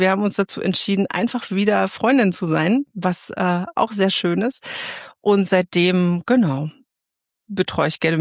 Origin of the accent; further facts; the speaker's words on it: Guben, Brandenburg, Germany; Geografisch aus dem fast östlichsten Ort Deutschlands, aus Guben tatsächlich, im brandenburgischen Outback. Ich war irgendwo zwischen Frankfurt oder und Cottbus. Da komme ich her und mich hat's dann nach dem Abi aber direkt dort weggezogen.